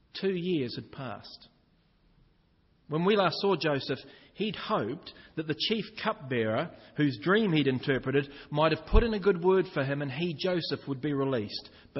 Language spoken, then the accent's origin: English; Northern England, United Kingdom; but I come from Northern England.